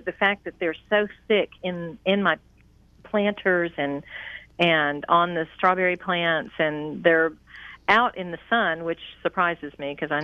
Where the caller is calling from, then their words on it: Lilburn, Georgia, United States; I'm calling from Lilburn, Georgia, which is just outside Atlanta, northeast of Atlanta, and it's kind of hot and steamy here as opposed to what you guys have.